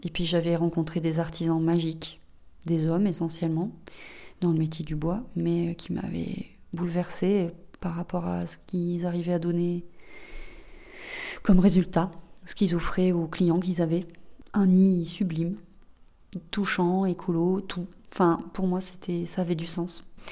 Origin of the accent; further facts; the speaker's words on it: Nouvelle-Aquitaine, France; je viens du Bordelais, au départ, dans les vignes. Et j'ai quitté cet espace parce que pour moi, ça manquait d'arbres.